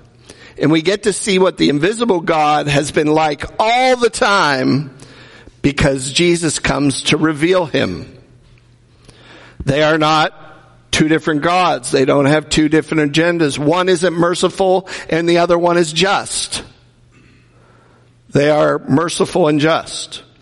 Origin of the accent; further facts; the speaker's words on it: the North, United States; I'm a Northerner, always have been a Northerner, but I like y'all.